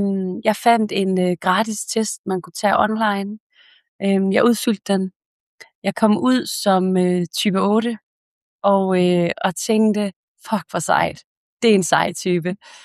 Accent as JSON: {"language": "Danish", "town": "Esbjerg", "region": "Region of Southern Denmark", "country": "Denmark", "said": "jeg er esbjergenser af hjertet. Jeg elsker havet."}